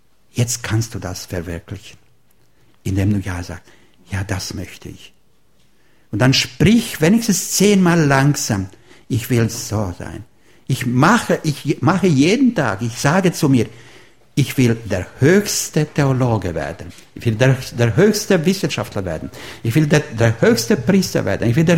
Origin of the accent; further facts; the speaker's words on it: Croatia; German is a second language; now in Germany; Ich weiß ja, in Deutschland muss man alles leisten. Leisten, leisten. Bei uns in Kroatien glauben. Wir haben auch Krieg gewonnen, nur durch den Glauben.